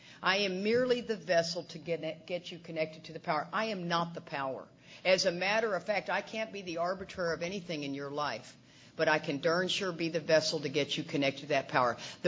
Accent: Texas, United States; I didn't say I was from the South. I'm from Texas. How difficult is that? It's Texas. Texas is Texas.

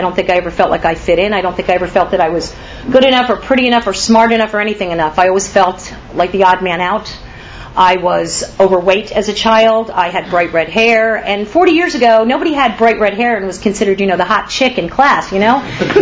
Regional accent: New Jersey, United States; I am 49 years old. I'm originally from New Jersey. I come from an Irish Catholic family. My mother is actually a Scottish immigrant.

